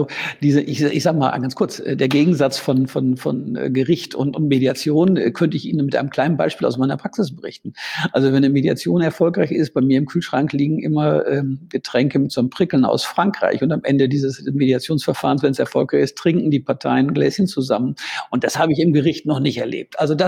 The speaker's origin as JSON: {"language": "German", "town": "Münster", "region": "North Rhine-Westphalia", "country": "Germany", "tie": "born there", "said": "ich komme gebürtig aus Münster"}